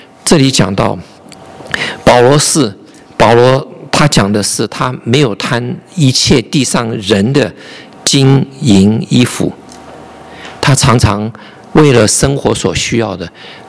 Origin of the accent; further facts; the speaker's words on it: China; 我们中国人就有体会了